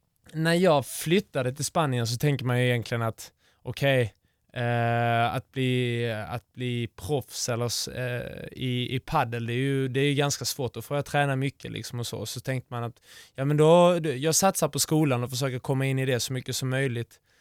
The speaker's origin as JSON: {"language": "Swedish", "town": "Kattvik", "region": "Skåne", "country": "Sweden", "lives_now": "Granada, Spain", "said": "och jag kommer från Kattvik här precis utanför byn."}